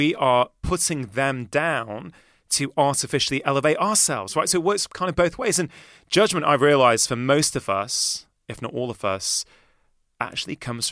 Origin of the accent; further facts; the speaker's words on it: Manchester, North West England, United Kingdom; Listen, you know, I grew up in Manchester.